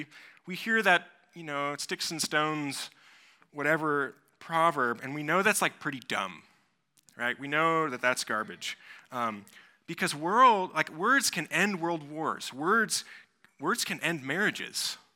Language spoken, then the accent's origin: English; Kansas, United States; I'm from Kansas, grew up in Kansas, and it's, you know, pretty rural.